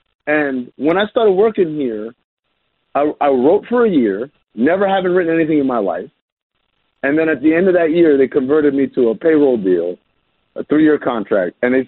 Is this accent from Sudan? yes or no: yes; Sudan; a lot of you don't know, but I'm from Sudan.